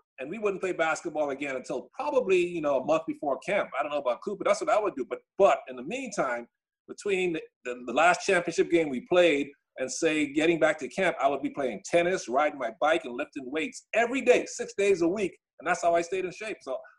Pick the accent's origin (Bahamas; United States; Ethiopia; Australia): Bahamas; I remember too, I grew up in the Bahamas. So I was on TV back then when I was growing up.